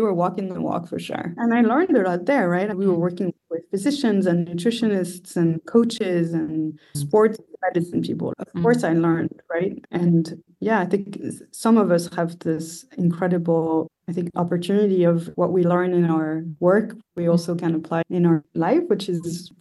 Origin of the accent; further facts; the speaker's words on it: Versailles, Île-de-France, France; I was born in Versailles, so near Paris, and I grew up near there. So in the west of Paris.